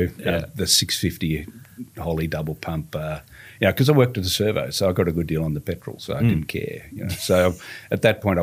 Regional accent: Victoria, Australia; Up in the Dandenong Ranges. Yeah. So lived there since the mid-70s and then continued to live there after I did all that.

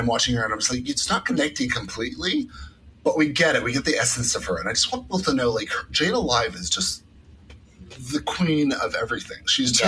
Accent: Toronto, Ontario, Canada; And again, we're all from Toronto, so we know her.

